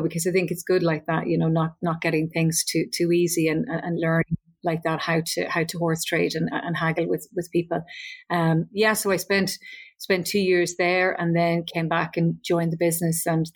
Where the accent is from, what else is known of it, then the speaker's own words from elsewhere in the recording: Loughrea, Connacht, Ireland; Yeah, I grew up in Loughrea, County Galway, and I was number three of five children.